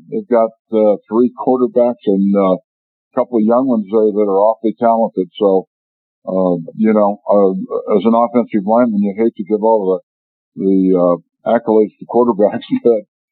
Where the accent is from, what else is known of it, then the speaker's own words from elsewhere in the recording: San Diego, California, United States; I thought back when I was growing up in San Diego and playing, pretending I was Paul Lowe out in the street